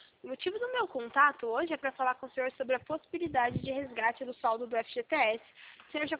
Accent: Minas Gerais, Brazil; Mas eu também sou de Minas. Sou mineira

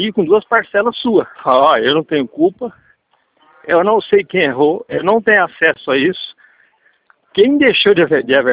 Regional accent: Santa Bárbara d'Oeste, São Paulo, Brazil; Sou aqui de Santa

